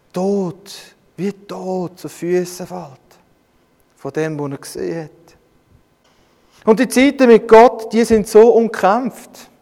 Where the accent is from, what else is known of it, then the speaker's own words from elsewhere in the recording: Bern, Switzerland; Als Schweizer, als Emmentaler